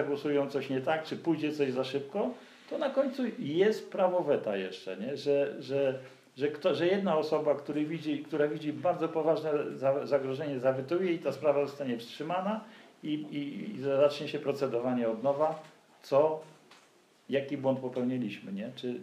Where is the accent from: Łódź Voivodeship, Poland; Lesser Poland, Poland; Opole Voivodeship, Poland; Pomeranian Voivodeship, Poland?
Pomeranian Voivodeship, Poland; Gdynia; ja z Gdyni jestem